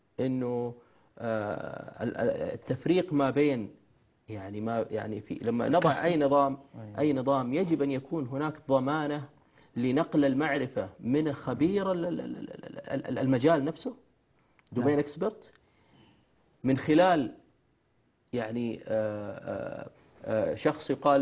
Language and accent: Arabic; Saudi Arabia